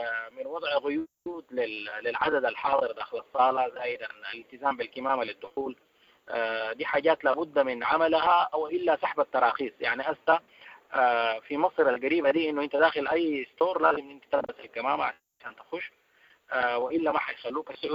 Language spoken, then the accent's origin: Arabic; Sudan; نحن اصلا كسودانيين عندنا ثقافه القطيع الاجتماعي